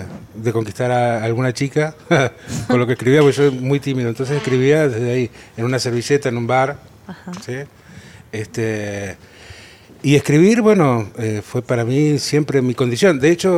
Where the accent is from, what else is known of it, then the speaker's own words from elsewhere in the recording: Santa Fe, Argentina; yo vengo de Santa Fe